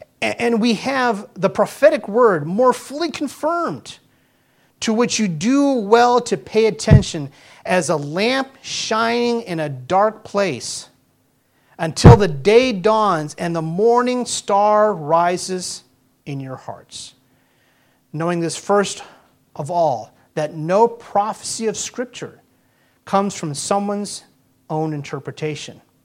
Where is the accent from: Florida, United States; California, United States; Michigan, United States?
Florida, United States; Of course, growing up in Florida, climbing a mountain, there's no such thing there.